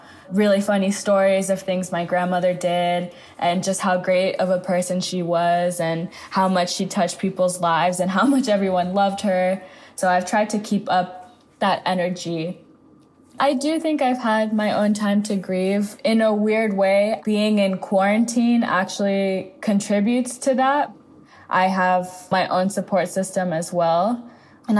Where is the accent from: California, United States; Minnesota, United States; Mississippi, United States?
California, United States; Los Angeles; also born or lived in New York; I'm from Los Angeles, California, and in my house, we call our parents mom and dad. So my mom and my dad are both immigrants from the Dominican Republic. We, as in my sisters and I, were born in New York